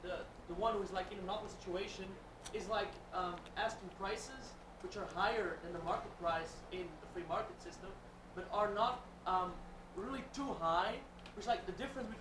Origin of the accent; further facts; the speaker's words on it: Belgium; English is a second language; I'm from Belgium with a lot of merchant companies